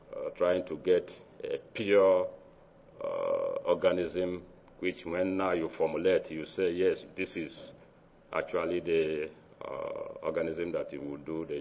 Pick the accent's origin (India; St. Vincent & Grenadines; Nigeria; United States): Nigeria; I'm sorry for those who may not get my presentation due to my accent, but I came from Nigeria.